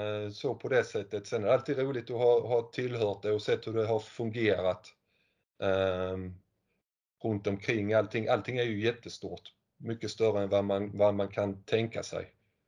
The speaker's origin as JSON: {"language": "Swedish", "town": "Hanskog", "region": "Skåne", "country": "Sweden", "tie": "born or raised there", "said": "Jag är född och uppvuxen i Hanskog, en liten by utanför Kristianstad, norr om Kristianstad."}